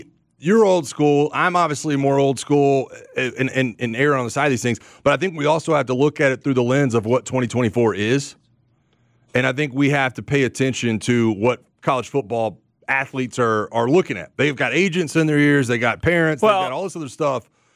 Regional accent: Pensacola, Florida, United States; I'm from Pensacola. I guess I wouldn't know anything about rap.

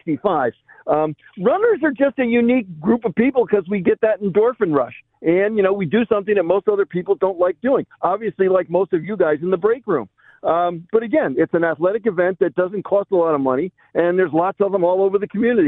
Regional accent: New Jersey, United States; Yeah, but I'm from Jersey. We're used to getting abused and picked on by other people like you guys at the break room.

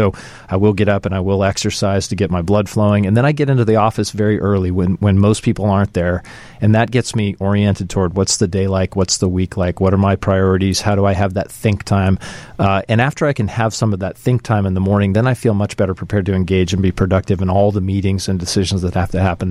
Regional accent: Austin, Texas, United States; I came from Texas, as you know, in the Austin area, and Austin is known as a tech city.

